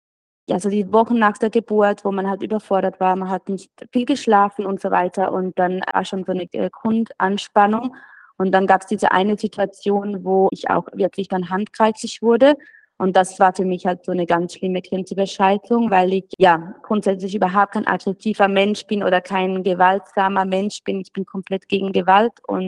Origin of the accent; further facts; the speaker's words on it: Switzerland; ich bin aus der Schweiz, ich habe ein Baby und einen Ehemann